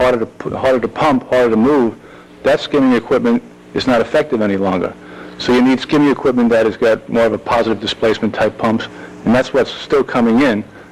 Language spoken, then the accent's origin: English; Canada; In fact, I come from Canada